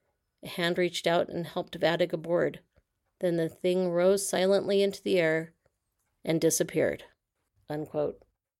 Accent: Utah, United States; I remember in my hometown, the closest we came to pepperoni rolls was Little Caesar's pepperoni bread

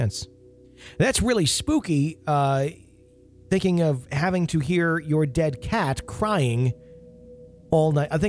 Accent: Long Island, New York, United States; When I was a little girl growing up in Long Island in the early 80s

